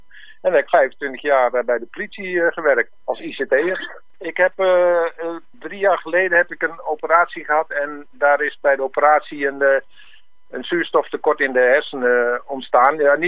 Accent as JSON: {"language": "Dutch", "town": "Noordoostpolder", "region": "Flevoland", "country": "Netherlands", "tie": "born there", "lives_now": "Koekange, Netherlands", "said": "Ik woon in Koekangen sinds 2001. Geboren in Noordoostpolder."}